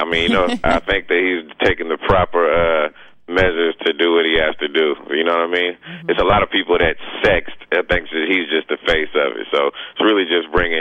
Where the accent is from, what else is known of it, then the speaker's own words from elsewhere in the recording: Georgia, United States; but we do have it in my home state of Georgia.